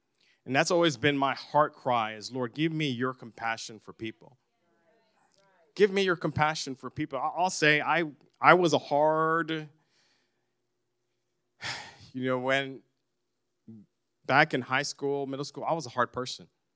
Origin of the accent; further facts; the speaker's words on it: Philippines; I'm Filipino.